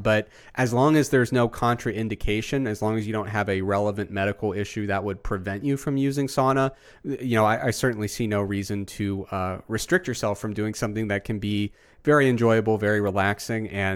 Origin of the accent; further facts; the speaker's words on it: Midwest, United States; But because I'm from the Midwest, I cannot be rude.